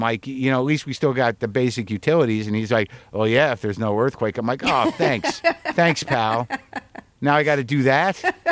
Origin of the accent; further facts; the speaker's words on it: United States; something about being American where, you know, when these basic sort of freedoms, the freedom to shop, are taken away from us